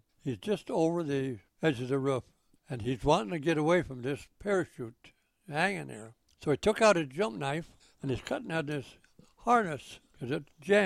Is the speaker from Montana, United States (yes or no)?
yes; Montana, United States; People used to ask me, you from Texas? I said, no, I'm from Montana.